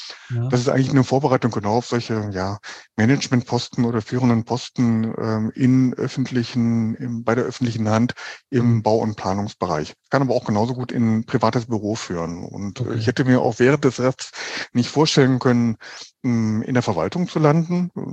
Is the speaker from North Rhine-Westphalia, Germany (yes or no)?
yes; Düsseldorf, North Rhine-Westphalia, Germany; born there; now in Cologne, Germany; Ich komme aus Düsseldorf, gebürtig.